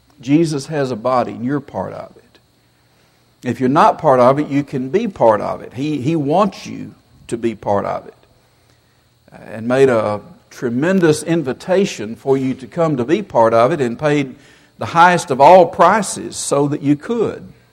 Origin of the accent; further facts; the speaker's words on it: Murray, Kentucky, United States; I'm from Murray.